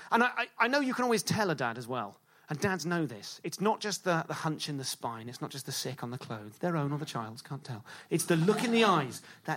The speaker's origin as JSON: {"language": "English", "region": "London", "country": "United Kingdom", "said": "I'm from London."}